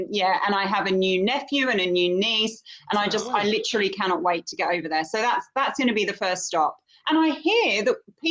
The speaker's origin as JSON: {"language": "English", "region": "England", "country": "United Kingdom", "said": "I'm English."}